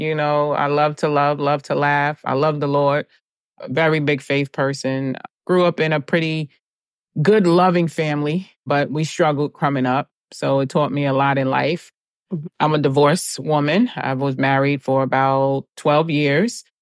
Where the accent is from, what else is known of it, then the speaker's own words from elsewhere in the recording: Hempstead, New York, United States; So Prayers of a Mother was based on my life growing up in Hempstead, coming from, again, struggling but loving family.